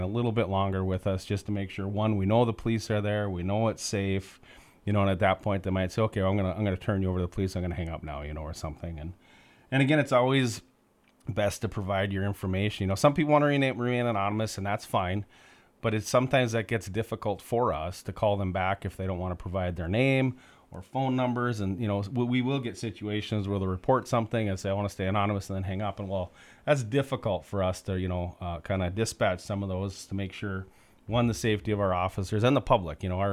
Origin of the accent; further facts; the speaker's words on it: Crookston, Minnesota, United States; When I was like Katie and Becky and a bunch of us, you know, we were born and raised in Crookston.